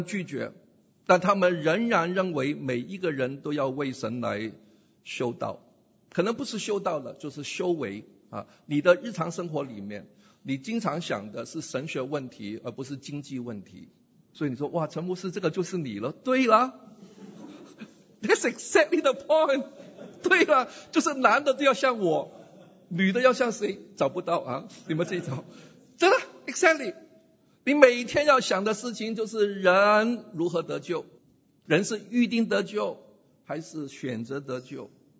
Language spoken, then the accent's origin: Chinese; Guangdong, China; 我们广东人说好嘎塞啦，很厉害啦。